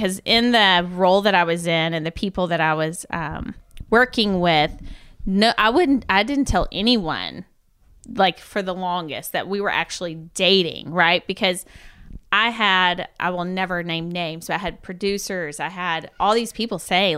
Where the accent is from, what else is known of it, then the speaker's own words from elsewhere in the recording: Georgia, United States; Not super traditional, but pretty Southern. My family, we're from Georgia.